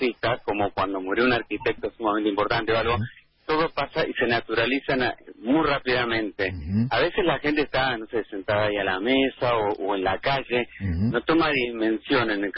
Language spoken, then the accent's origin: Spanish; Argentina; soy el único argentino que tiene likeado por él en el 2017